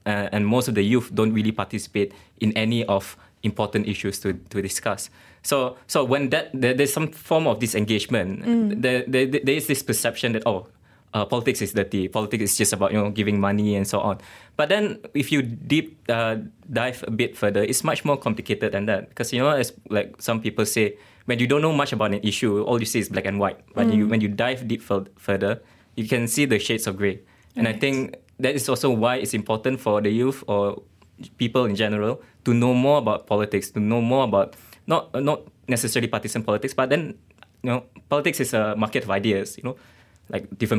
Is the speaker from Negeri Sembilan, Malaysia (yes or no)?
no; Sarawak, Malaysia; I came from Sarawak.